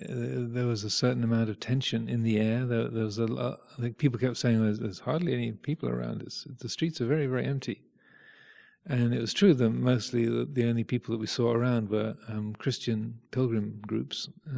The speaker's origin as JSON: {"language": "English", "region": "England", "country": "United Kingdom", "tie": "born or raised there", "said": "growing up in England and being raised in the Church of England Christianity milieu, in that fold"}